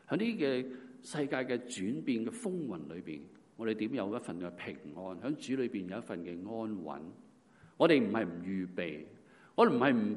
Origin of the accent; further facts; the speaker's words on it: China; 我哋中国人好欢迎添，系嘛？